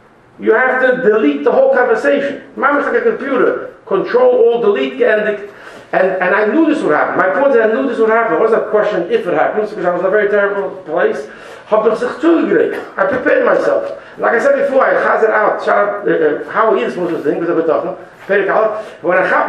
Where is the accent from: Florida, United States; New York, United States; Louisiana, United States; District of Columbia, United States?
New York, United States; Brooklyn; As a kid, I didn't want me to see this. I grew up in Borough Park.